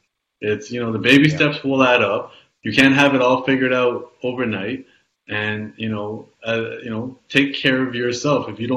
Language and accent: English; Canada; born there; I was born in Canada, yes, in the 80s.